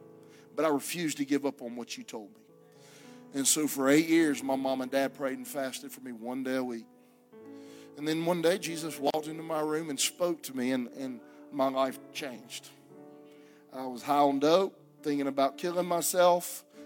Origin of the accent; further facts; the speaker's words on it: Alabama, United States; moved away as an adult; now in Mexico; I have been in Mexico with my family for the last 19 years. I am from Alabama.